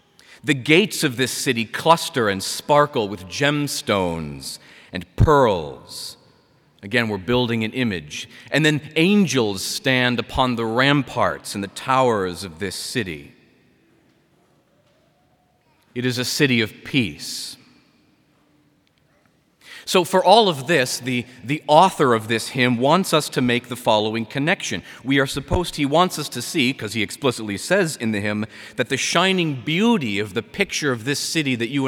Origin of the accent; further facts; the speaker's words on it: Massachusetts, United States; I'm from Massachusetts. I'm a parish priest in the western hills of that little tiny state, nowhere near Boston.